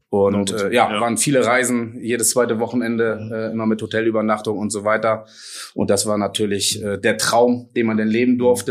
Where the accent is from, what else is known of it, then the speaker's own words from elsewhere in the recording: Hamburg, Germany; für mich als Hamburger